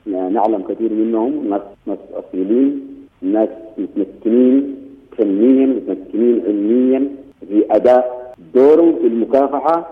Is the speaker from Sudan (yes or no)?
yes; Sudan